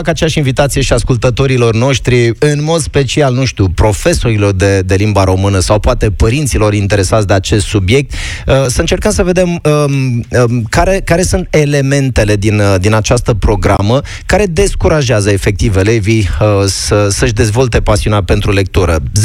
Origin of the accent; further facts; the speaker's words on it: Moldavia, Romania; de adminteri sunt și moldovean, nici n-ai cum să fii moldovean să nu-i citești un pic pe cronicari